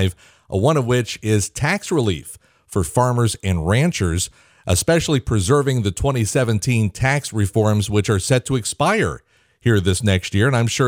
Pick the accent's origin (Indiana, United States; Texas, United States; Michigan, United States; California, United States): Indiana, United States; Not only did he win big in Indiana, your home state and my home state